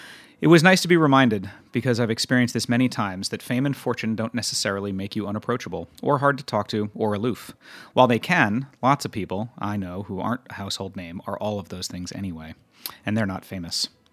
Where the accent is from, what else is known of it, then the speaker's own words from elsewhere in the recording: the North, United States; maybe I'm just sensitive to it growing up in the North and having parents who were activists.